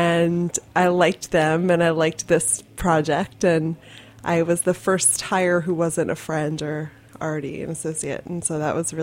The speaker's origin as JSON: {"language": "English", "town": "Baltimore", "region": "Maryland", "country": "United States", "tie": "born or raised there", "also_born_or_lived": "New Jersey", "lives_now": "New York, United States", "said": "No, I grew up in Baltimore."}